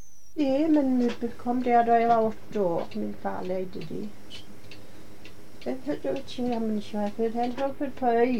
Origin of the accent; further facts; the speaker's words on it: Eastern Norway, Norway; Jeg vokste opp på Østland.